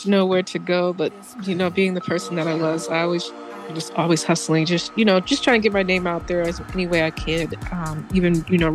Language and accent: English; Cleveland, Ohio, United States; now in Los Angeles, United States; Living in Cleveland, Ohio, it was close to Detroit and Chicago.